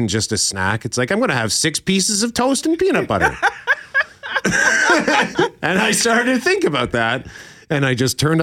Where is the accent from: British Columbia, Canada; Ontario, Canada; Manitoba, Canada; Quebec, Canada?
Manitoba, Canada; Transcona; I grew up in Transcona, proud Transconian